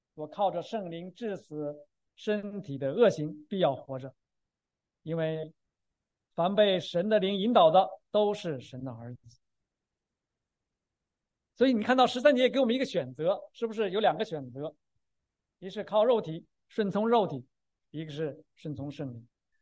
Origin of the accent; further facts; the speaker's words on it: China; 尤其是我们中国人更不愿意谈到死的问题。